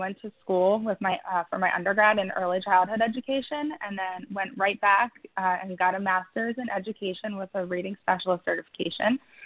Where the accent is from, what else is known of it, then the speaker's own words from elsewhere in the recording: Philadelphia, Pennsylvania, United States; I'm from Philadelphia, about an hour outside of Philadelphia.